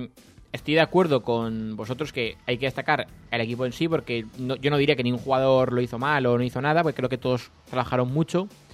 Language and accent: Spanish; Valencian Community, Spain; demostremos que estamos en Valencia, que somos valencianos y digamos que saquemos nuestra señal de identidad, aunque sea en el idioma.